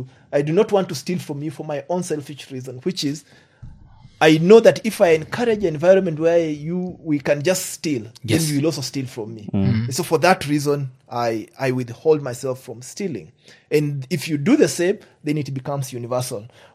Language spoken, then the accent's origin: English; Matayos, Busia County, Kenya; Like I come from Busia, Matayos.